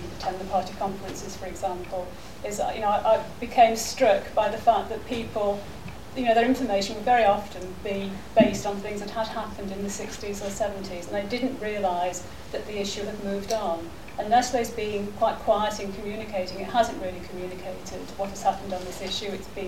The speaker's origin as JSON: {"language": "English", "town": "Liverpool", "region": "North West England", "country": "United Kingdom", "said": "I came originally from Liverpool"}